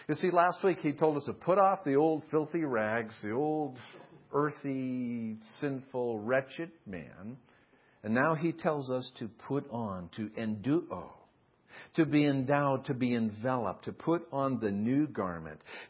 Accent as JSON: {"language": "English", "region": "East Coast", "country": "United States", "said": "That's a New England term. I'm from the East Coast."}